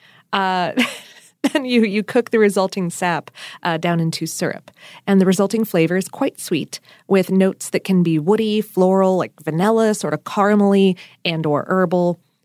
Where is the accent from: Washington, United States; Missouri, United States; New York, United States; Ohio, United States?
Ohio, United States; I was born in Ohio. Mm-hmm. I lived my early years in Ohio.